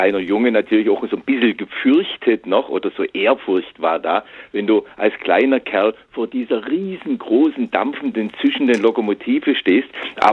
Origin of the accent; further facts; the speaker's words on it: Dresden, Saxony, Germany; Also ich bin ja in einer Zeit aufgewachsen in Dresden, wo ein privates Verkehrsmittel, also sprich Auto, utopisch war.